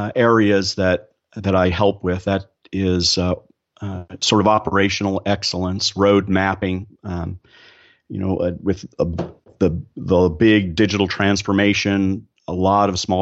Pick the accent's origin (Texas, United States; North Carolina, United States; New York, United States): Texas, United States; Dallas; I'm from Dallas, have married, have two boys